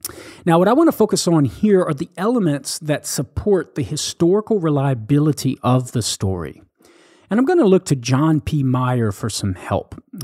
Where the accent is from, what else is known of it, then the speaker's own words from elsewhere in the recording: Louisiana, United States; accent: Southern Cajun; wouldn't change my Southern Cajun expressions to proper English because such expressions identify me as a Southerner.